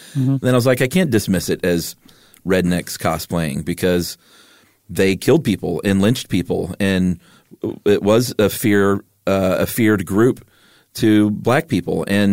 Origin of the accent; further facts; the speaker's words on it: Stone Mountain, Georgia, United States; because I grew up in Stone Mountain, Georgia.